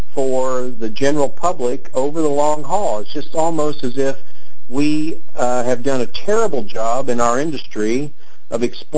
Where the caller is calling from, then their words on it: Indiana, United States; I'm calling from Indiana, oftentimes the epicenter of alcohol deregulation